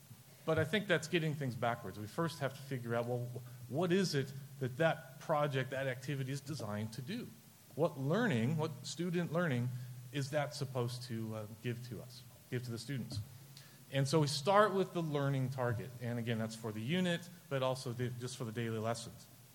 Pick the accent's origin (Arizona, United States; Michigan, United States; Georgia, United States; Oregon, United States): Oregon, United States; I'm from Oregon, that just doesn't happen, we don't do that.